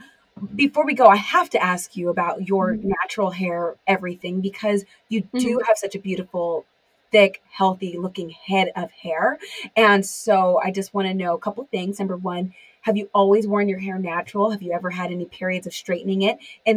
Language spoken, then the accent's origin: English; California, United States; And so I'm from California, and I a lot of girls in California, when they show up, they show up.